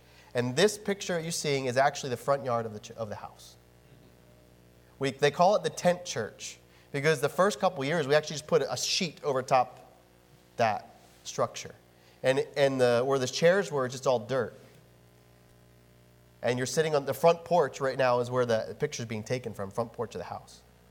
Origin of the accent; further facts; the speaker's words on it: Geigertown, Pennsylvania, United States; So I was raised in High Point Baptist Chapel out in Geigertown, Pennsylvania.